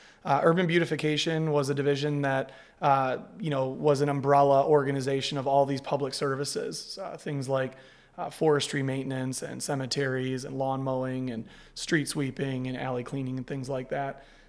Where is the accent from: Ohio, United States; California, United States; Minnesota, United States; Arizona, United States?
Ohio, United States; Toledo; Obviously, I'm from Toledo. I wanted to be closer to my family, so coming back home was really important to me.